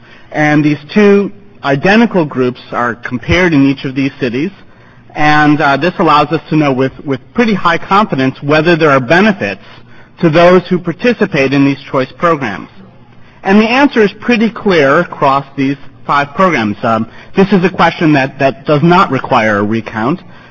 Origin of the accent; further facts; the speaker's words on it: Florida, United States; I come from Broward County in Florida, where I'm proud to say my vote has been counted at least three times.